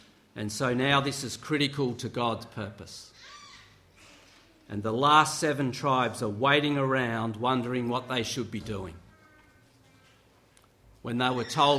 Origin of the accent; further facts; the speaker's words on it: Victoria, Australia; These roots are based on my experience of growing up in Gippsland and living here again more recently.